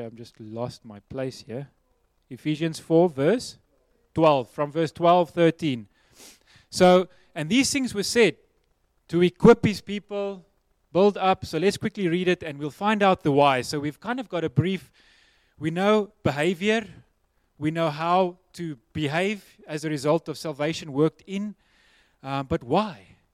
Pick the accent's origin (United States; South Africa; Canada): South Africa; and I come from Bosveld kind of terrain. Not Bosveld, but there was no sea close by.